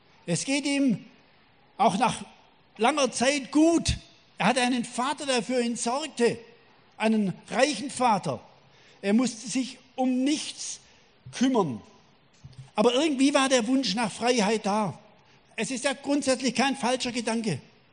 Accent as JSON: {"language": "German", "region": "Baden-Württemberg", "country": "Germany", "said": "Es gibt noch etwas Tolles, was mich als Schwabe ganz besonders begeistert."}